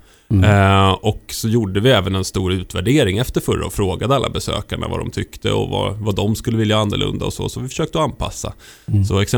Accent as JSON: {"language": "Swedish", "town": "Stockholm", "region": "Stockholm County", "country": "Sweden", "said": "Jag är ju från Stockholm annars."}